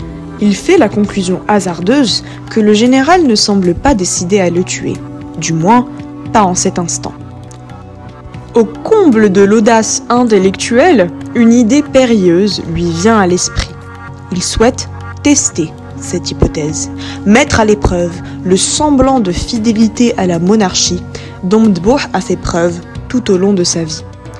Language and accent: French; Morocco; quand on est marocain qui vit au Maroc